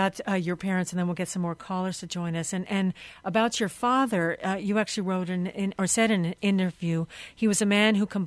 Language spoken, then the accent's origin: English; Ireland; I'm from Ireland too, not too far from where the doctor's from.